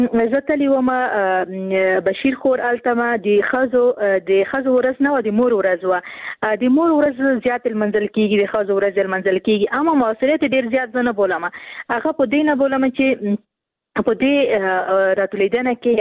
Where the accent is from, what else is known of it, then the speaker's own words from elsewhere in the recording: Khost, Afghanistan; زه هم د خوست یم